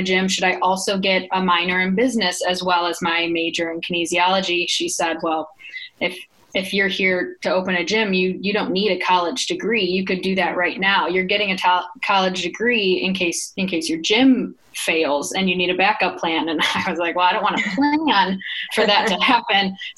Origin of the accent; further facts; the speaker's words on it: Michigan, United States; moved away as an adult; Well, I came all the way from Michigan. So I grew up in Michigan. I went to high school in Michigan, and I knew that I wanted to live somewhere that was much warmer than Michigan.